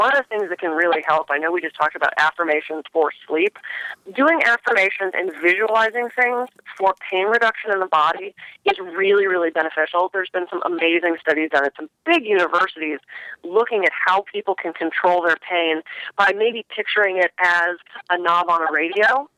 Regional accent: East Coast, United States; I'm from the East Coast. I know. I am not clearing my mind.

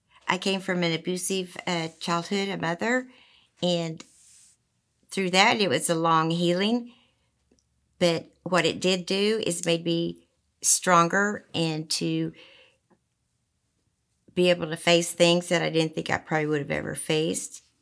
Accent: Midway City, Oklahoma, United States; I grew up in Midway City, Oklahoma. Tinker Air Force Base, just east of Oklahoma City.

